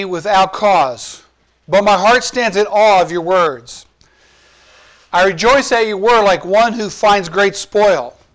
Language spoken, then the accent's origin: English; Hazelhurst, Georgia, United States; when we came from Hazelhurst, Georgia, it was a town of about 4,000. That was just the town itself. 33 churches.